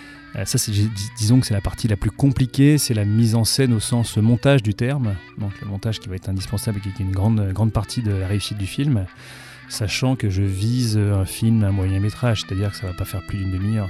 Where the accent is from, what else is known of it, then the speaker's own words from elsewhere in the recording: Lille, Hauts-de-France, France; also born or lived in Paris; j'ai habité à Lille. Moi, je viens de Lille en fait à la base. Enfin, je suis pas né à Lille, mais j'y ai vécu toute ma vie, à part les quelques années de début de ma carrière à Paris